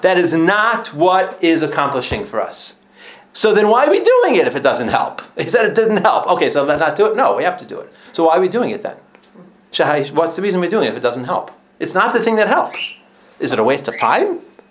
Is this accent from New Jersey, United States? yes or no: no; New York, United States; I grew up in New York, so we're always paying tolls on the thruway, you know, 87.